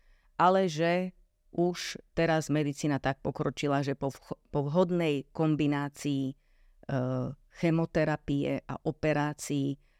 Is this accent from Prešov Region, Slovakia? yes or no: yes; Vranov nad Topľou, Prešov Region, Slovakia; pretože ja pochádzam z Vranova na Topľou.